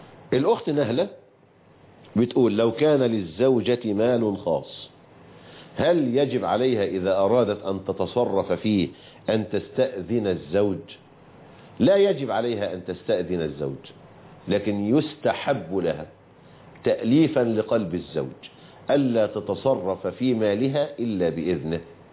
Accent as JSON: {"language": "Arabic", "country": "Egypt"}